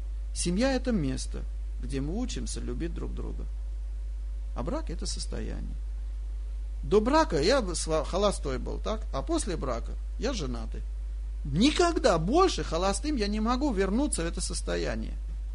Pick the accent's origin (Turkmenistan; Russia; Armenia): Armenia; Я армянин, моя жена русская.